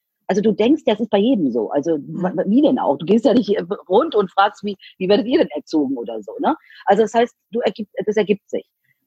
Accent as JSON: {"language": "German", "region": "Rhineland-Palatinate", "country": "Germany", "said": "ich komme eben nicht aus Berlin oder Hamburg oder München, sondern ich komme aus Rheinland-Pfalz, halb aus dem Westerwald, halb aus der Eifel und halb aus dem Rheinland-Pfalz, geht eigentlich nicht, 1,5, aber geht in meinem Fall, weil ich in der Pfalz ja letzten Endes meine Teenagerzeit verbracht habe."}